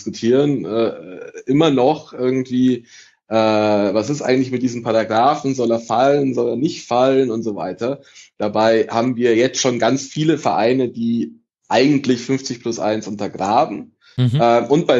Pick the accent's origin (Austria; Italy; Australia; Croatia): Italy; ich bin Italiener